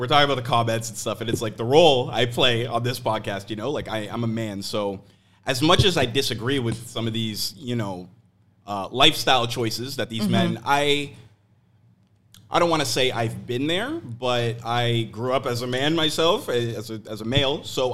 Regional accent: Oakville, Ontario, Canada; I grew up in Oakville, which is a very white city.

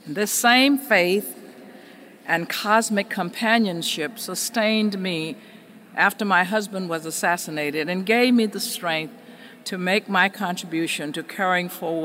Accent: the South, United States; As an African-American child growing up in the segregated South

